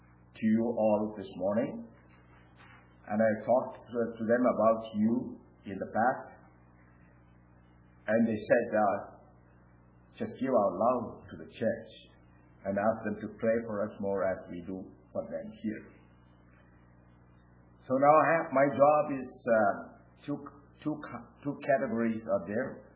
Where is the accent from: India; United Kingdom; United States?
India; And I was born and brought up in India. I live in India. Every other year, 2 years, I come here.